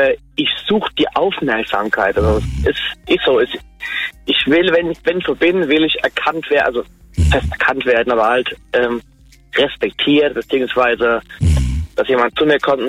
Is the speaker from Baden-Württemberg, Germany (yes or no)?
yes; Mannheim, Baden-Württemberg, Germany; Ich aus Mannheim.